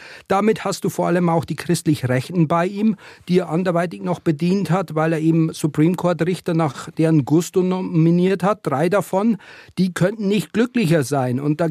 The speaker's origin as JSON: {"language": "German", "region": "Bavaria", "country": "Germany", "said": "Als Bayer denkst du dann natürlich gleich an Bier"}